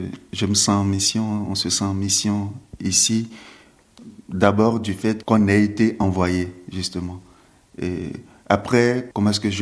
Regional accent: Benin; entre les réalités d'ici, la vie en France, et la vie chez moi, au Bénin.

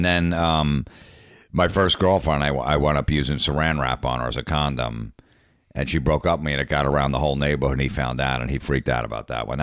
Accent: New Jersey, United States; I grew up in New Jersey.

